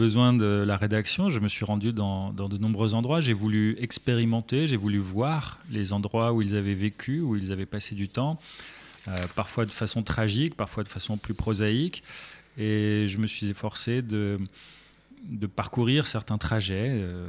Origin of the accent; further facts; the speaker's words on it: France; first language German; French is a second language; L'allemand, c'est ma langue maternelle. J'ai d'abord grandi en allemand, bien que né en France. Mes deux parents m'ont parlé allemand, petit. Et puis j'ai appris le français en étant scolarisé. Il paraît que je parlais français avec un lourd accent allemand au début.